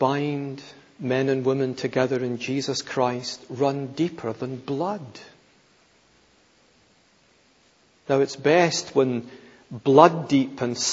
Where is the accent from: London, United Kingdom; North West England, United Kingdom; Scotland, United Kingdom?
Scotland, United Kingdom; Glasgow; Well, you know, I'm Scottish, I'm not English, I'm not African, I'm brought up in Glasgow, not Edinburgh.